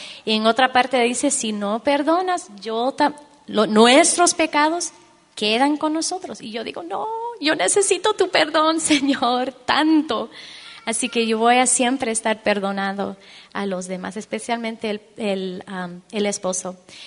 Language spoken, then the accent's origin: Spanish; Peru; born there; Soy hija de padres americanos, así que sí, soy gringa. No me echen tomates, por favor, no. Sí, entonces, pero nacida en Perú, mi amada Perú. Pero vivimos ahí poco tiempo, regresamos a este país